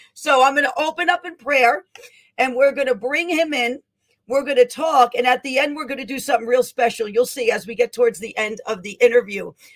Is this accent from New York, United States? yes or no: yes; Bronx, New York, United States; I'm a native New Yorker. I was born in the Bronx, New York, and I have been in New York my entire life.